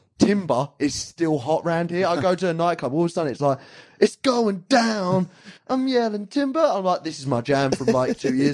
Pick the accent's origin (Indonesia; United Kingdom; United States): United Kingdom; England; Mate, we're English. We got hard heads.